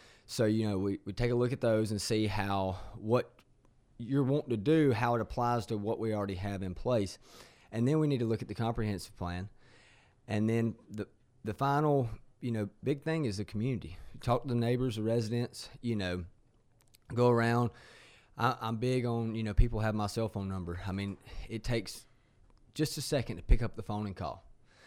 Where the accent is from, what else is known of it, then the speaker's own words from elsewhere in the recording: Carroll County, United States; I was born in Carroll County, District 5. I was raised in Carroll County, District 5, and I plan on being buried in Carroll County, District 5.